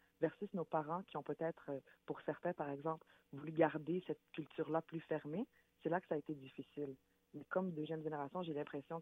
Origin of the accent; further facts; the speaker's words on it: Gatineau, Quebec, Canada; Moi, j'ai grandi à Gatineau, donc autour de moi, il y avait beaucoup de Québécois et peu d'immigrants.